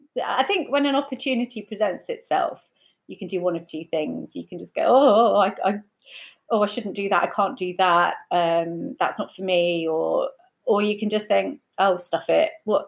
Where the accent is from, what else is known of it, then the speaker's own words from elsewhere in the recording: United Kingdom; I remember Damon Hill being champion and, you know, being British and that whole feel-good factor.